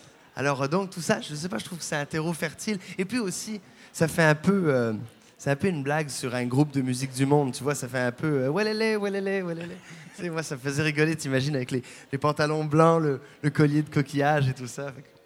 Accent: Quebec, Canada; also born or lived in New Brunswick / Ontario / Algeria; j'ai grandi au Québec, en Acadie et en Ontario.

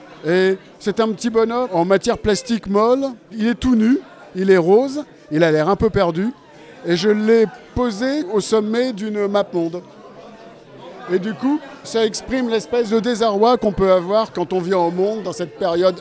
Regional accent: Lille, Hauts-de-France, France; Je suis un Lillois depuis toujours.

